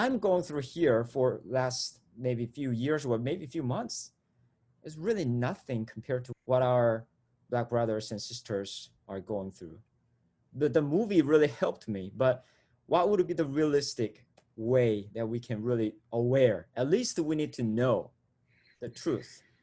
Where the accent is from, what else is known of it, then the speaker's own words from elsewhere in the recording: South Korea; When I grew up in Korea, you know, when I look at history books, I don't know about the other countries, but our history books, especially world history, I would say maybe 90% of them are filled with European history.